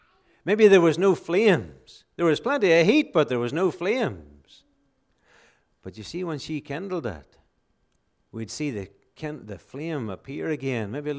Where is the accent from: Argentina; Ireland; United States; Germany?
Ireland; growing up in Ireland, that was one thing that we were accustomed to seeing, was an open fire.